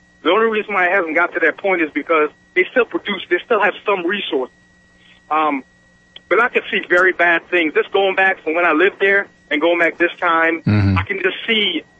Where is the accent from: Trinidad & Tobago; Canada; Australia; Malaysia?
Trinidad & Tobago; now in United States; I'm not from this country. I'm from Trinidad and Tobago